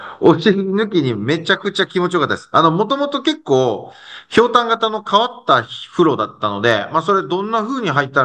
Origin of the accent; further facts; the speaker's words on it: Kihoku, Mie, Japan; 紀北町出身の